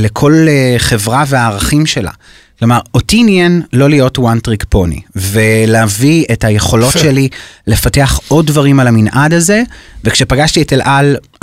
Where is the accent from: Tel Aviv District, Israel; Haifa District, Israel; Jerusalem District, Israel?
Haifa District, Israel; Tirat Carmel; עכשיו אני גדלתי בטירת הקרמל, זה הערת פיתוח קשוחה